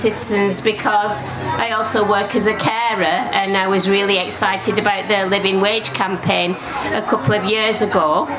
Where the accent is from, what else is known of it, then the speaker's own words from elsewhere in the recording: Oldham, North West England, United Kingdom; also born or lived in London; I'm from Oldham in Greater Manchester.